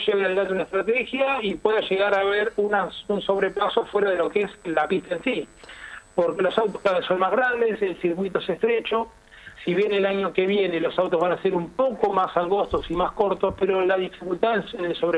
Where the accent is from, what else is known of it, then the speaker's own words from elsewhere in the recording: Argentina; Siempre somos difíciles los argentinos en algunos sentidos, ¿viste?